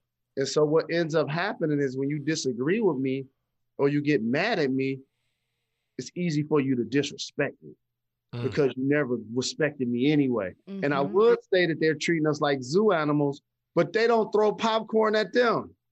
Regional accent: Detroit, Michigan, United States; Like, I grew up playing basketball in Detroit public schools.

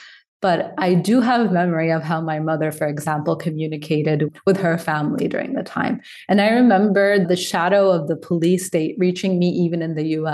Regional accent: United States; There's never been any animosity towards me for being American.

